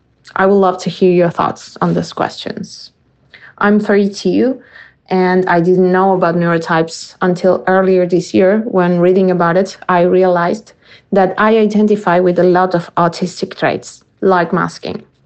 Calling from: Argentina; I'm calling from Argentina in response to your episode on visibility.

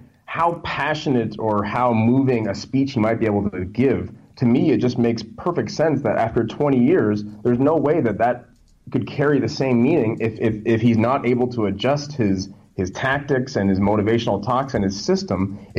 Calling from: Alberta, Canada; Alberta, Canada.

